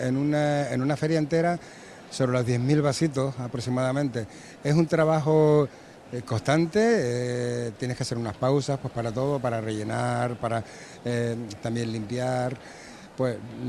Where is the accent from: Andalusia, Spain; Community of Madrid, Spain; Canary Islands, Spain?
Canary Islands, Spain; Soy de Tenerife, pero tengo raíces de Gran Canaria y de La Gomera. Pero nada, me considero de Fuerteventura, de Lanzarote, de La Palma, de todos lados.